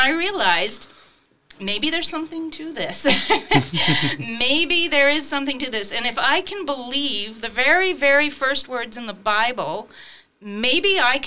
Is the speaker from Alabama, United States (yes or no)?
yes; Alabama, United States; Well, I grew up in Alabama